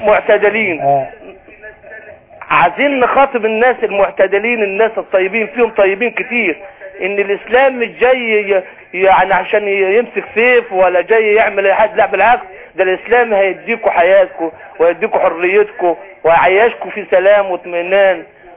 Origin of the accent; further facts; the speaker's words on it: Minya Governorate, Egypt; اسأل الفلاحين عندنا في المنيا يقول لك القمح اول سنة يجيب محصول